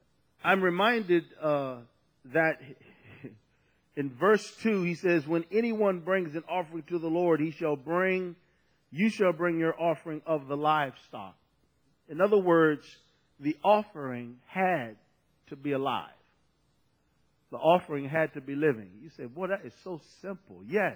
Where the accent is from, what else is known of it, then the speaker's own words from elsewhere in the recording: Washington, District of Columbia, United States; born there; I was born in Washington, D.C. We didn't farm anything, okay?